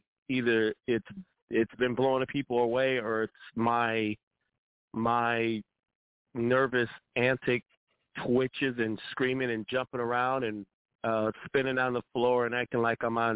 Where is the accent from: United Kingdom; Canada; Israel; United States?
Canada; Montreal, Quebec; I'm from Montreal, Quebec, you know, Canada. Right now I'm back and forth, Chicago, New York.